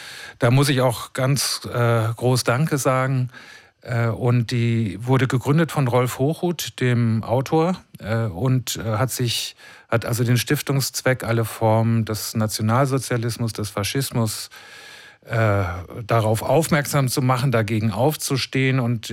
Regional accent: Dachau, Bavaria, Germany; Also ich bin in den 70ern in Dachau aufgewachsen

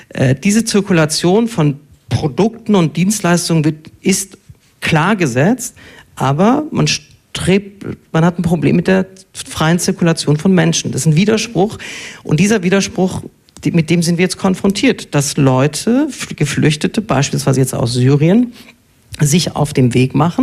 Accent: Ulm, Baden-Württemberg, Germany; born there; Sehen Sie, ich bin in Ulm geboren.

